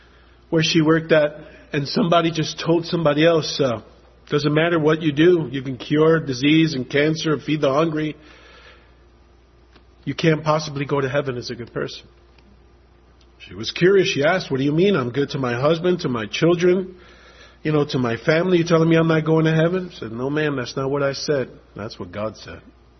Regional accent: New York City, New York, United States; I'm from New York City. You get nothing for free.

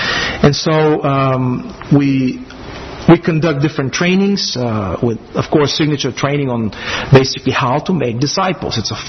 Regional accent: Southern Bulgaria, Bulgaria; But I'm a Southerner too. I come from Southern Bulgaria

